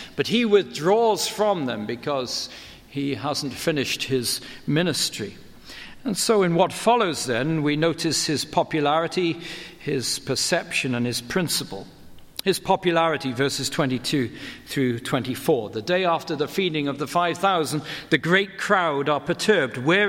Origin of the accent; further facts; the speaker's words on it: United Kingdom; now in United States; I said, I'm from Britain, but I live in America.